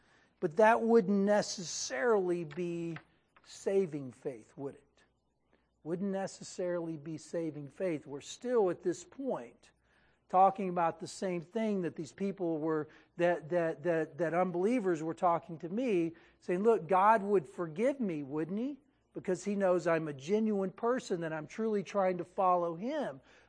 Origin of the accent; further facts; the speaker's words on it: Texas, United States; Now, I'm from Texas, and growing up in Texas, I chewed tobacco a lot.